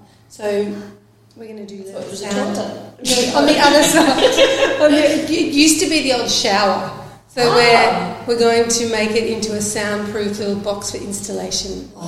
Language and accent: English; Brisbane, Queensland, Australia; And so I grew up in Brisbane